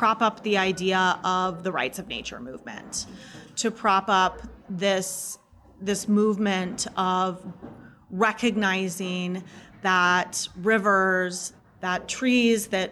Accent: Oklahoma, United States; I think growing up in Oklahoma, this was always a place where if you wanted to be anyone, if you wanted to do anything, then you should leave.

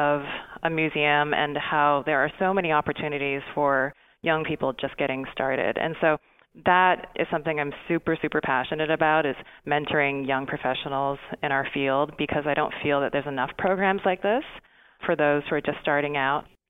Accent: Vancouver, British Columbia, Canada; I grew up in Vancouver, Canada.

